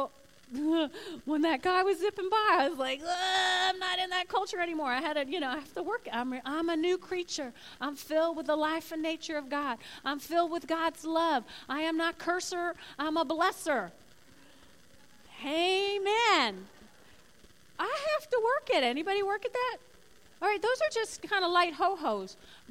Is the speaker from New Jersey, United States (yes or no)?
yes; New Jersey, United States; also born or lived in Brooklyn, New York / Tulsa, Oklahoma; because I was born in Brooklyn, raised in North Jersey, and then I went to Tulsa.